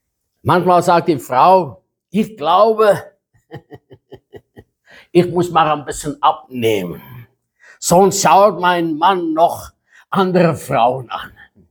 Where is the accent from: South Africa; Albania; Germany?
South Africa; German is a second language; ich komme aus Südafrika, habe ein bisschen in Afrika gearbeitet